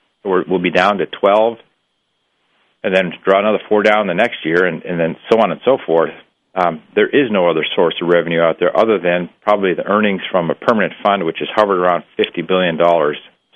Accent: Alaska, United States; somebody born and raised in Bush, Alaska, somebody who's been in this business here in Juneau for a number of years, everything I do is to protect small communities.

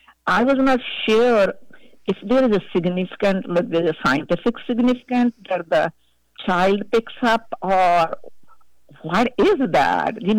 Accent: India; first language Hindi; English is a second language; Yeah, I'm Hindi. I am from, originally was born and raised in India.

